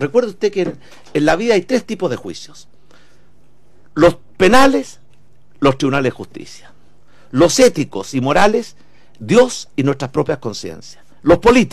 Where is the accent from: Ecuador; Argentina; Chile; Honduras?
Chile; porque todos somos chilenos.